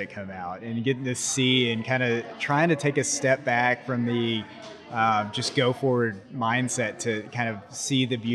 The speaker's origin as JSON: {"language": "English", "town": "Flower Mound", "region": "Texas", "country": "United States", "said": "Dallas, Texas, Flower Mound specifically."}